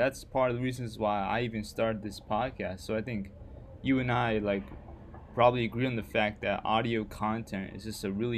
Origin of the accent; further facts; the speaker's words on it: Pakistan; I'm from Pakistan, so my family, we're all spread all over the world.